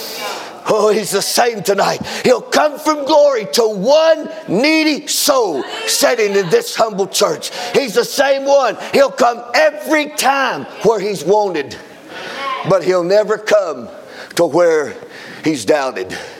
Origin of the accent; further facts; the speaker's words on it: the South, United States; Now, I'm from the South. We get emotional where I'm from.